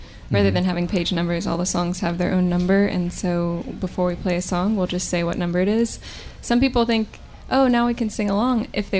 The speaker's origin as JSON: {"language": "English", "town": "Greensboro", "region": "North Carolina", "country": "United States", "moved": "yes", "lives_now": "Charlottesville, United States", "said": "Well, we are from Greensboro, and we've kind of started our operation there, and we recently relocated to Charlottesville, Virginia, actually. But we just aren't from there yet."}